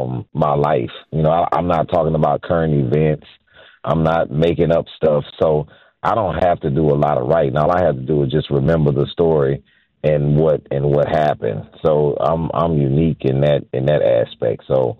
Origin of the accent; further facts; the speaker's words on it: Houston, Texas, United States; I didn't grow up on that side. I grew up on the McGregor side.